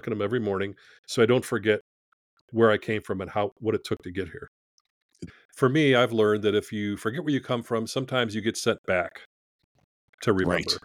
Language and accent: English; Chicago, Illinois, United States; you should give me a year's contract because I'm from Chicago. That's what we say.